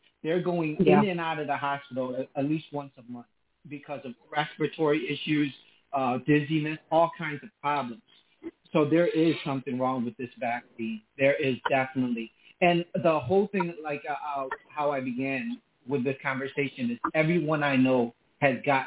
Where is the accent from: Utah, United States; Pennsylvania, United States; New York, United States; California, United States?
New York, United States; I'm from New York.